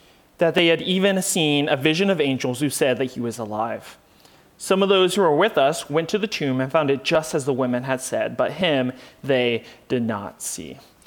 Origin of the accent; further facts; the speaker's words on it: Columbus, Ohio, United States; I grew up in Columbus, Ohio, in the suburbs, and the last 5 years of my life was in Cedarville at the university, Cedarville University